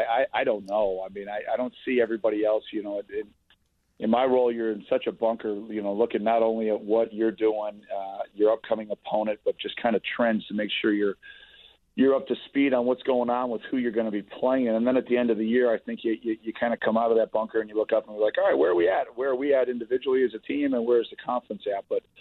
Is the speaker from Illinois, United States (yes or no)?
yes; Chicago, Illinois, United States; And as a Chicagoan, it's just spectacular to see the Cubs have success.